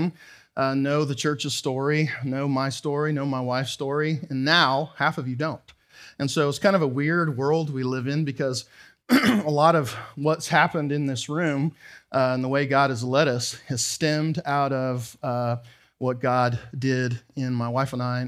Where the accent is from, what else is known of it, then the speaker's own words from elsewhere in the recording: Canada; I'm Canadian.